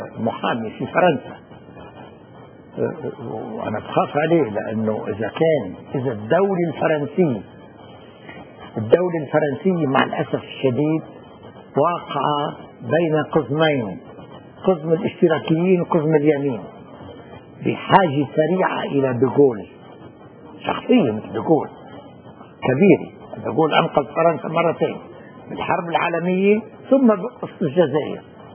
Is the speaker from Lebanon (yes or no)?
yes; Lebanon; ودولة فرنسية هزيلة مثل ما صار عندنا بلبنان.